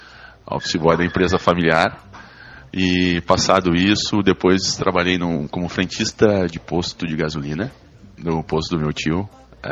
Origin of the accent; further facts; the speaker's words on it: Rio Grande do Sul, Brazil; Sou gaúcho, morava em Porto Alegre.